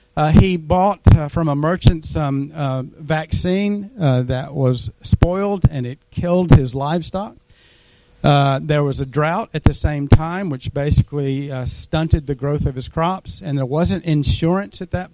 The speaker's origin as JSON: {"language": "English", "region": "North Carolina", "country": "United States", "tie": "born or raised there", "said": "I grew up in North Carolina, and that is big college basketball area."}